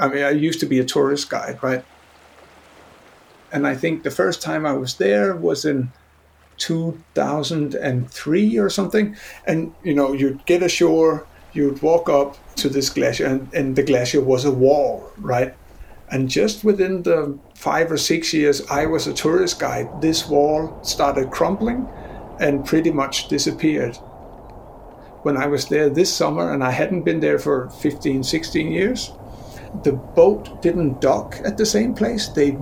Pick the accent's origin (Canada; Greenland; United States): Greenland; my home country of Greenland or the, you know, Inuit culture and history of my people.